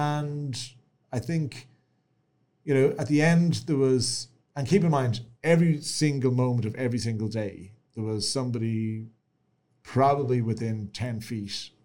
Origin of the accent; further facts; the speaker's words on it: Ireland; I suppose the fact that I'm Irish and I'm stubborn